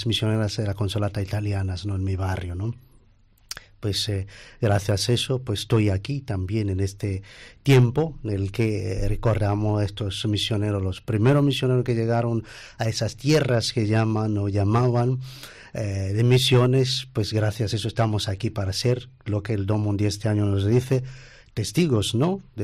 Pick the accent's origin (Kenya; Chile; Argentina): Kenya; Mombasa, Mombasa County; yo soy de Kenia, pues nací en esa ciudad, la segunda ciudad del, digamos, más grande, importante del país, Mombasa.